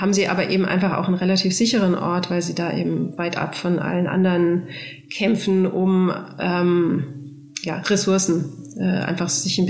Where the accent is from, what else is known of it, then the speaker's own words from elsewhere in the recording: Munich, Bavaria, Germany; Und ich komme aus München.